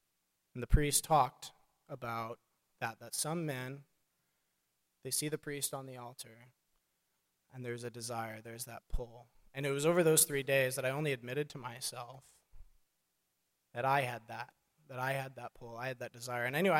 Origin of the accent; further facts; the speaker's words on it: Clearwater, Florida, United States; also born or lived in Washington; I was born in the Seattle area, though my family moved to Clearwater, Florida when I was young, so I was actually raised in the Tampa, Florida area. I come from a good Catholic family.